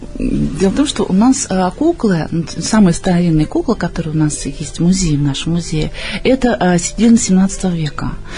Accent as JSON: {"language": "Russian", "region": "Moscow", "country": "Russia", "said": "Я из Москвы и возглавляю музей уникальных кукол."}